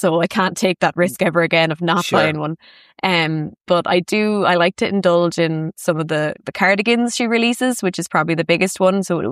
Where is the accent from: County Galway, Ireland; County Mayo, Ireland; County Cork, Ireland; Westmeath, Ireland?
County Cork, Ireland; Cork; now in Belfast, United Kingdom; because I'm from Cork, but I live in Belfast.